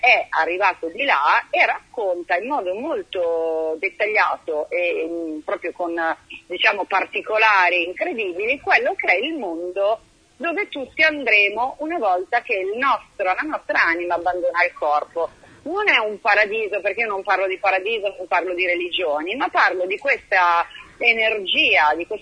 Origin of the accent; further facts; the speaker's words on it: Milan, Lombardy, Italy; io sono milanese, quindi non vivo a Fano, però ho casa a Fano da tantissimi anni, per cui diciamo che Fano è un po' la mia seconda città d'adozione, una città d'adozione.